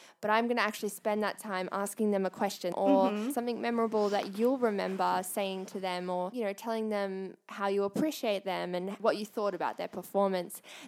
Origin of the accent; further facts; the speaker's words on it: Australia; Exactly, we're from Australia.